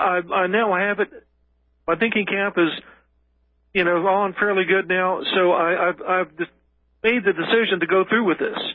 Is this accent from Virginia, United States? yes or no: yes; Virginia, United States; now in Maryland, United States; Well, listen, I live in Maryland. I'm from Virginia originally.